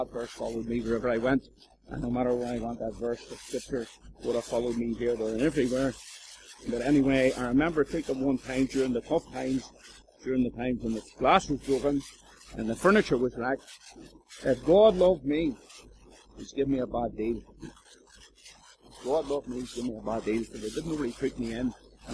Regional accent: Lisburn, Northern Ireland, United Kingdom; accent: Belfast; I have a Belfast accent, but I'm from Lisburn. My father was a city man, and we lived fairly close to the motorway end of town, and sometimes you picked up their accents and things like that there.

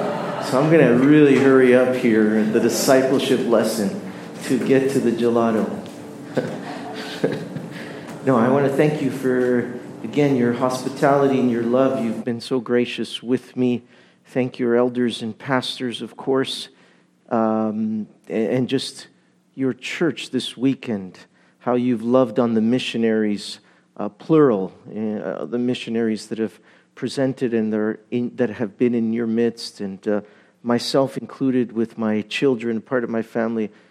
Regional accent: Montreal, Quebec, Canada; I was raised in Montreal, but of Italian origin, and was saved at the age of 25. So I'm about 35 now

